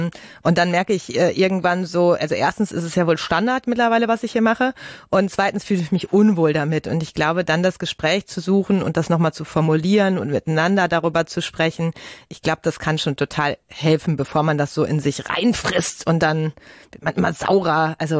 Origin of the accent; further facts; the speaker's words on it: North Rhine-Westphalia, Germany; ich komme ja aus dem Ruhrgebiet.